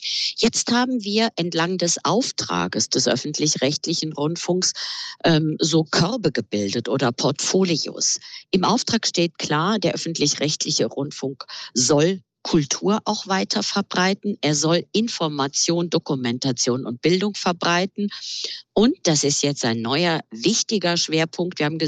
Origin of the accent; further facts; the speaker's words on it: Southwest Germany, Germany; ich führe jetzt einfach mal das Beispiel aus meiner Heimatregion Rheinland-Pfalz und Baden-Württemberg